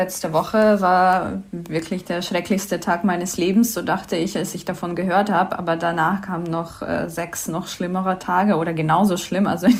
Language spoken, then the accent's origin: German; Kyiv, Ukraine; now in Berlin, Germany; Ich komme aus Kiew, aus der Hauptstadt der Ukraine. Ich wohne seit 13 Jahren in Berlin